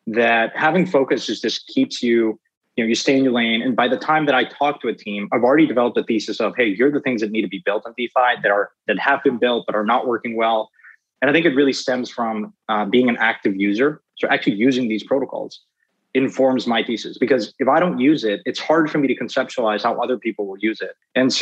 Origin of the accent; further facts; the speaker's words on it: Mexico; I'm from Mexico